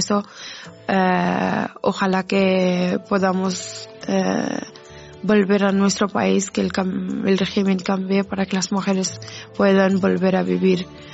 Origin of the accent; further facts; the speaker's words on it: Afghanistan; Spanish is a second language; yo en mi país yo era presentadora de televisión pública de Afganistán y no me gusta seguir así siendo refugiada, y me gustaría volver a mi país y abrazar otra vez a mis hijos